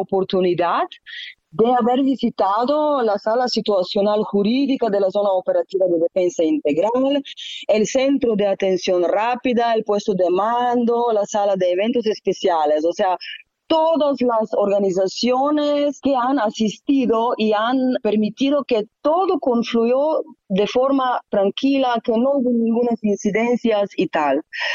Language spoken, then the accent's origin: Spanish; Slovenia; Spanish is a second language; debido a que en el viejo continente, ¿no?, yo soy de Eslovenia, todavía votamos de forma manual